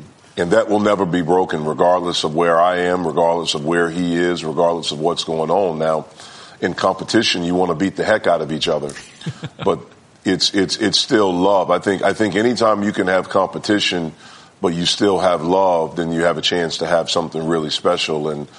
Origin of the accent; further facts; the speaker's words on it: North Carolina, United States; You know, for me, growing up in North Carolina, I always was a fan of the Duke-Carolina rivalry.